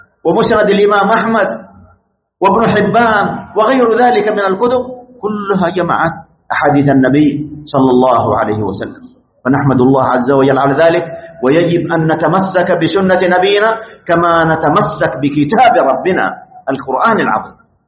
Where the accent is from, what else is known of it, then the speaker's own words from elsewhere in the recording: Saudi Arabia; بلادنا المملكة العربية السعودية